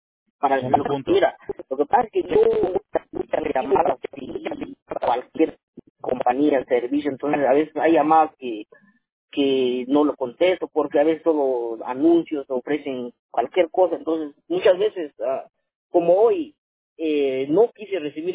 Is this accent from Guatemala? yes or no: yes; Guatemala; Sería en Guatemala, ¿no? Yo nací en Guatemala.